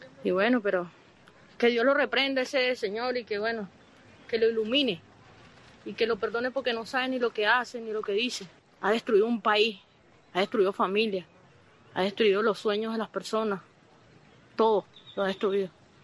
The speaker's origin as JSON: {"language": "Spanish", "country": "Venezuela", "moved": "yes", "lives_now": "Mexico", "said": "salí en septiembre de Venezuela."}